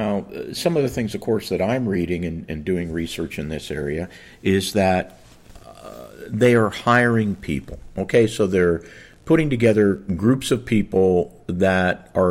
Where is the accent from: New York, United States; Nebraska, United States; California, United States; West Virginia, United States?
California, United States; San Francisco; And I'm born and raised in San Francisco.